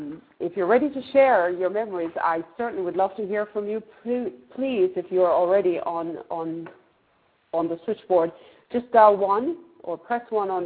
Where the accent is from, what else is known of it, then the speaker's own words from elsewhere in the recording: Manchester, North West England, United Kingdom; I'm from Manchester. To me, the hills of Manchester, the feeling of winter